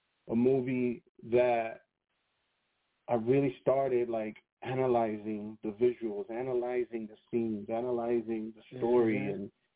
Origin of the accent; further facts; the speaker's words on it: Hartford, Connecticut, United States; So, yeah, so I grew up in Hartford my entire life, born and raised. Bought a home with my wife and raising my family here in Hartford as well.